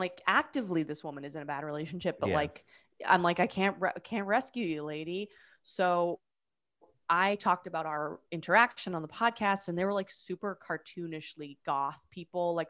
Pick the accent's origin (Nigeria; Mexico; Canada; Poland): Canada; as a Canadian, I am.